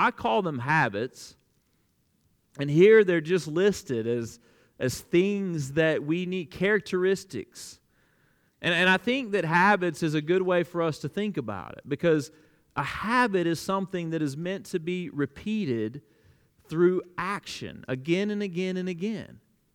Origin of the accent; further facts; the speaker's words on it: Alabama, United States; I grew up in the Bible Belt, and I know this is hard for you to believe, but the Bible Belt of South Alabama is even more of a Bible Belt than Kentucky. I grew up with familiarity around the Christian life.